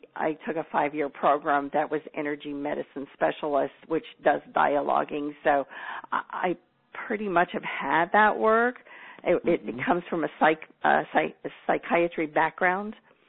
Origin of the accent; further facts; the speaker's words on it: Midwest, United States; And I'm from the Midwest, and I'm a city girl.